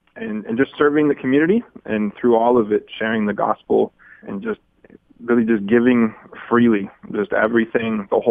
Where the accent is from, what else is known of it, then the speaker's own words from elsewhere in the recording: La Crosse, Wisconsin, United States; I grew up here in the La Crosse area, and I grew up hearing about Jesus, went to church with my family as a young kid.